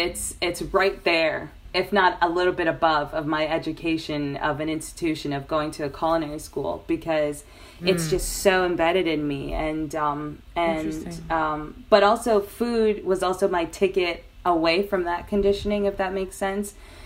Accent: Miami, Florida, United States; I was raised in Miami, Florida, and my mom is from Guyana and my dad is from Haiti. And we're a Muslim family. We're born Muslim.

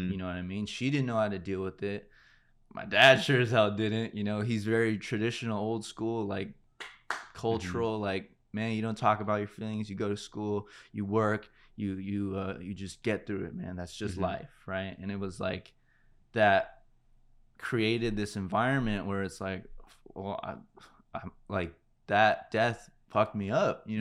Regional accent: Santa Clarita, California, United States; also born or lived in Panorama City; So I'm from, so I was born in Panorama City, and I lived in the La Brea Tar Pits for a couple of years, but I really established like who I was in Santa Clarita, right?

